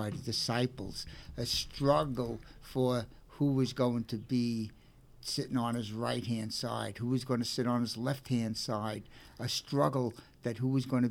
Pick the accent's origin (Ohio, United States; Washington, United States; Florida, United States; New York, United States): New York, United States; Brooklyn; But of course, you know, I'm from Brooklyn. I'm not that elegant.